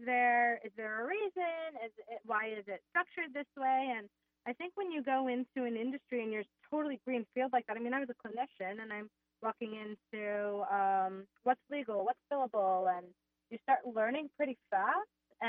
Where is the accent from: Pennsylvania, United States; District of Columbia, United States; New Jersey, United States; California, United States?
New Jersey, United States; now in Texas, United States; I am from New Jersey originally, but I live in Texas. I've been in Texas for, I want to say, 9 years now.